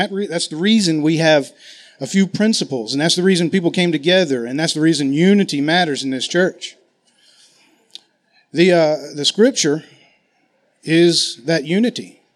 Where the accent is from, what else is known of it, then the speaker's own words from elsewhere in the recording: Massachusetts, United States; accent: Massachusetts; I have my Massachusetts accent today.